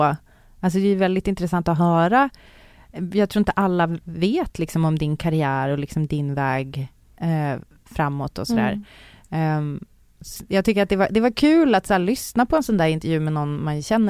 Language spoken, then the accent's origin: Swedish; Umeå, Västerbotten County, Sweden; Så här, jag växte upp i Umeå.